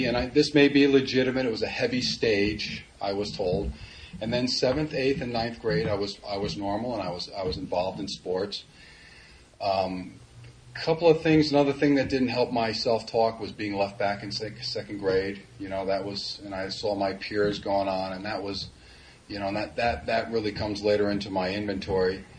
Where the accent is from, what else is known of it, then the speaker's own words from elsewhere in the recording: Connecticut, United States; also born or lived in Bayonne, New Jersey; when I was 4, 5, 6, 7, back in Bayonne, New Jersey, I'm originally from Connecticut